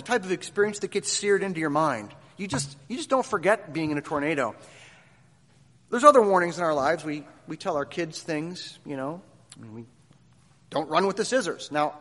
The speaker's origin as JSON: {"language": "English", "region": "Midwest", "country": "United States", "tie": "born or raised there", "said": "One warning I learned not to ignore growing up in the Midwest was the tornado siren."}